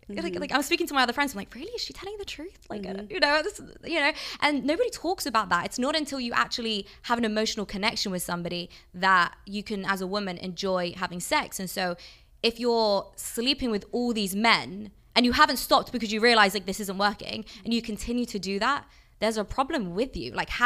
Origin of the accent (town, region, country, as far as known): London, United Kingdom; born or raised there